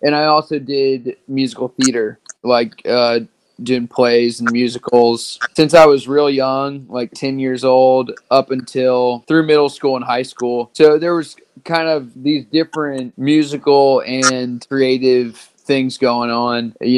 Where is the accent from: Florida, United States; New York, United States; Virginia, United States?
Virginia, United States; Richmond; So I born and raised in the Richmond area.